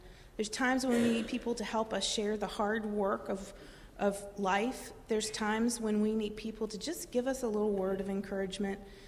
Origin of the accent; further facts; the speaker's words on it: Delaware, United States; So I grew up in Delaware, and Delaware sits right between two big bodies of water, the Delaware Bay and the Chesapeake Bay.